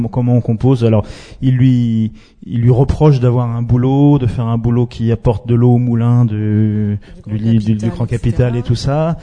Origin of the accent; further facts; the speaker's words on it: Île-de-France, France; là où j'ai grandi, en banlieue parisienne, et où il y a la forêt de Sénart